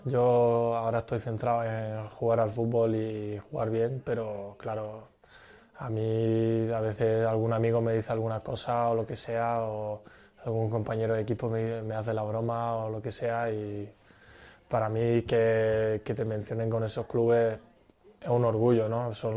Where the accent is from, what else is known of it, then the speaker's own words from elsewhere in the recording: Spain; yo estoy en España y para mí yo llevo toda la vida en España y un orgullo estar aquí y poder representar a mi país.